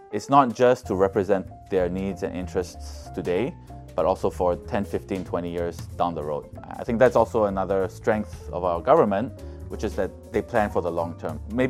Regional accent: Singapore; I feel very Chinese Singaporean, but people don't look at me as if I'm Chinese Singaporean.

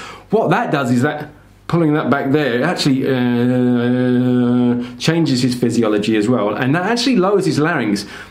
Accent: London, United Kingdom; If I was brought up in India, I wouldn't have the same accent as I do having been brought up in London.

